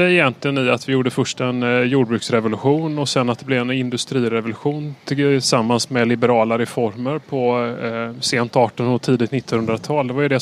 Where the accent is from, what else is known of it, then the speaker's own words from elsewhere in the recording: Gothenburg, Västra Götaland County, Sweden; Jag skulle säga att jag är göteborgare, trebarnspappa